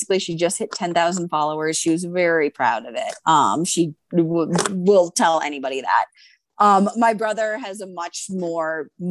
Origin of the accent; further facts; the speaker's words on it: Wisconsin, United States; So yes, I would say that I owe a lot to just my diet growing up in Wisconsin.